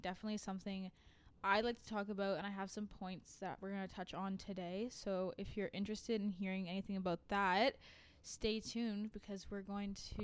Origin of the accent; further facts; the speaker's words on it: North Bay, Ontario, Canada; I was born and raised in North Bay, and I actually planned to go into health sciences out of town